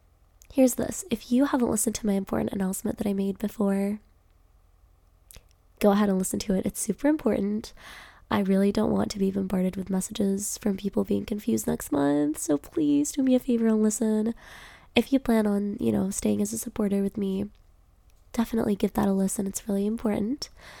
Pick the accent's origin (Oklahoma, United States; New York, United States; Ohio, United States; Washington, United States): New York, United States; I already know what New York looks like because I was like, I'm from New York.